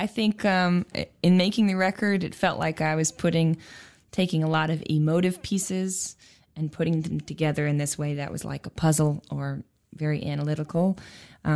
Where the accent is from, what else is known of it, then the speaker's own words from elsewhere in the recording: Red Bluff, California, United States; also born or lived in Sacramento / Gerber; I grew up in Red Bluff. I was born in Sacramento and grew up in Gerber and Red Bluff, two different very small places.